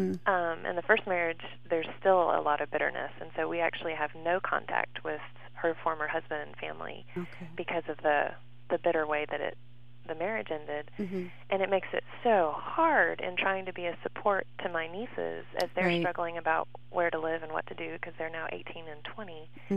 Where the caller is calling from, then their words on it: Curtis, Wisconsin, United States; I'm calling from Curtis.